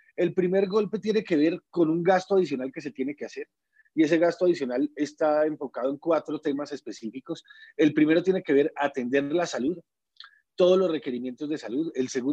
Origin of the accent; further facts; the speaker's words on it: Colombia; nosotros como colombianos hemos hecho el mayor esfuerzo en atenderla